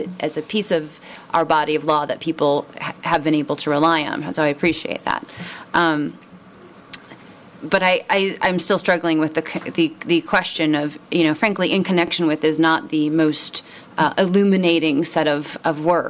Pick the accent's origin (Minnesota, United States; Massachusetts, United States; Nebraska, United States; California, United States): Minnesota, United States; I'm a Minnesotan.